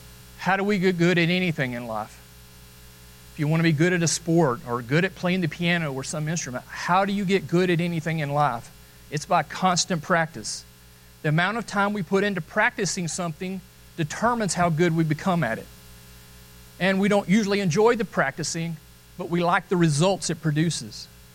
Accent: Boaz, Alabama, United States; It was broken so bad, I grew up in Boaz, the ER doctor wouldn't touch it.

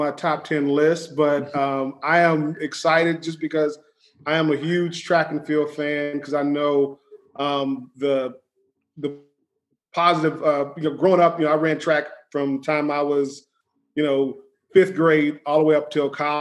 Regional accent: Oklahoma, United States; So I'm familiar with the track scene growing up in Oklahoma.

